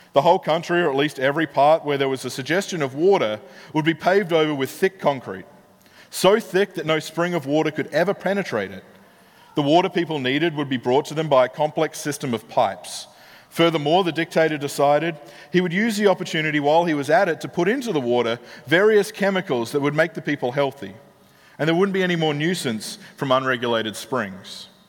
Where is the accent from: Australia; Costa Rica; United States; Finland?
Australia; I grew up in the West. I grew up in Australia, which is very, very similar to America.